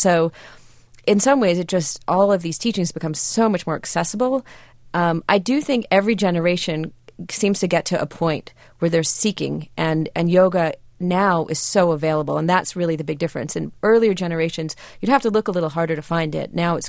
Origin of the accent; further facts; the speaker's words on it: Los Angeles, California, United States; And I'm from Southern California, too. I'm from Los Angeles.